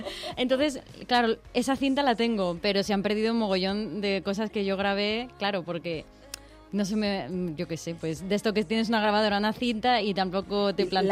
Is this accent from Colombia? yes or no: no; San Fernando de Henares, Community of Madrid, Spain; yo sí que soy de... Me crié en San Fernando de Henares.